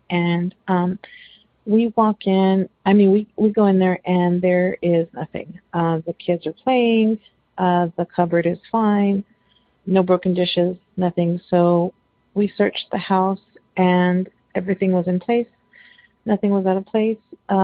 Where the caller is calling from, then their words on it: Texas, United States; I'm calling from Texas.